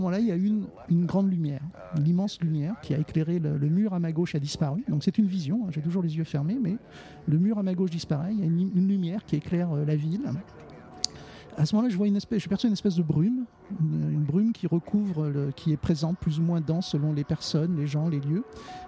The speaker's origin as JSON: {"language": "French", "country": "France", "said": "puisque je suis français"}